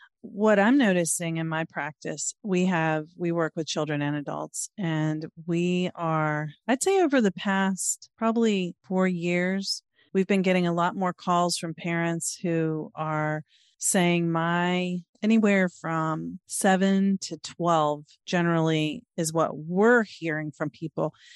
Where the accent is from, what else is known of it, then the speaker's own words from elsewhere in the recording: Norfolk, Virginia, United States; now in Maryland, United States; I grew up in Virginia mm-hmm. and, you know, even a little bit more progressive than a lot of places, Norfolk, where I'm from, which is in southeastern Virginia